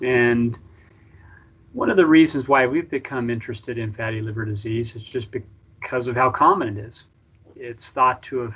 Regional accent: Roy, Utah, United States; I grew up in Roy, around here. I lived my life there, went to college at Utah State

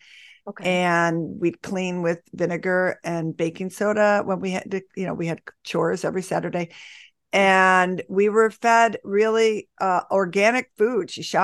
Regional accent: Buffalo, New York, United States; I grew up in Buffalo, New York, which is where I live today. Where I'm sitting today.

